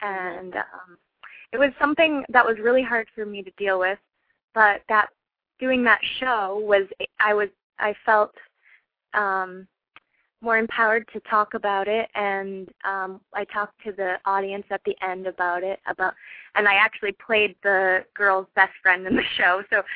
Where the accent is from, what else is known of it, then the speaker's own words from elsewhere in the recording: Lowell, Massachusetts, United States; also born or lived in Utah; I grew up in Lowell.